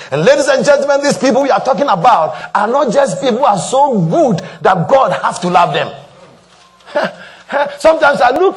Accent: Anamabu, Central Region, Ghana; Some of you know I come from Anamabu

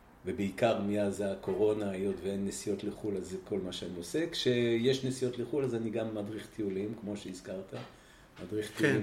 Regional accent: France; first language German; Hebrew is a second language; אני אחרון, אח השלישי, אז נולדתי בצרפת וגדלנו בבית.

